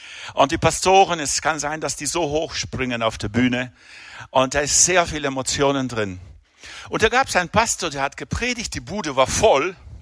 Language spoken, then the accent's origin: German; Argentina; moved away as an adult; now in Rüti, Switzerland; Ich bin in Argentinien geboren, groß geworden, zur Schule gegangen, habe die erste Ausbildung dort gemacht als Automech.